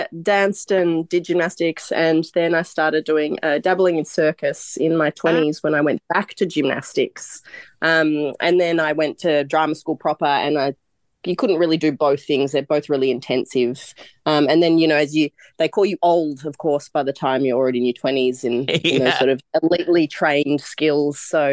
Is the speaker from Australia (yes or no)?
yes; Melbourne, Victoria, Australia; born there; also born or lived in Florence, Italy; Italian in my roots, but I was born back here in Melbourne.